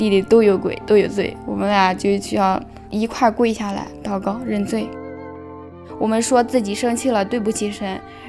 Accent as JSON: {"language": "Chinese", "town": "Linyi", "region": "Shandong", "country": "China", "tie": "born or raised there", "said": "临沂那边信教的非常多，信耶稣的也非常多，当时那个教会里人很多，都是我们当地村庄的人。"}